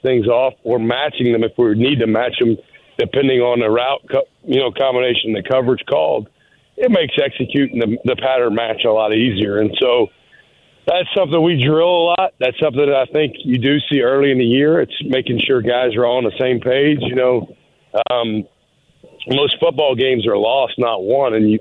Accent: Alabama, United States; We got a freshman, Reese Baker, who from my hometown in Alabama.

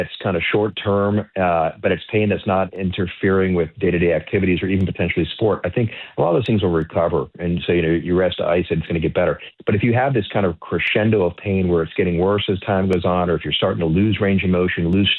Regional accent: Miami, Florida, United States; I grew up in Miami, so I'm not that far away. Lived here my whole life until I went away for training and for college.

